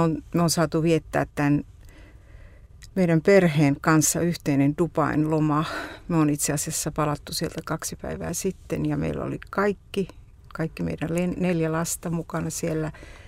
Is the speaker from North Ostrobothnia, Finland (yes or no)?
yes; Oulu, North Ostrobothnia, Finland; now in Helsinki, Finland; me muutettiin Oulusta pääkaupunkiseudulla.